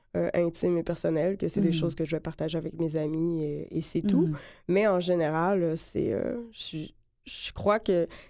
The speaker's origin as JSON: {"language": "French", "town": "Saguenay", "region": "Quebec", "country": "Canada", "moved": "as an adult", "lives_now": "Montreal, Canada", "said": "Oui, je suis partie du Saguenay à 20 ans, pile. C'était pratiquement comme 2 jours après ma fête. Puis pour revenir à Montréal"}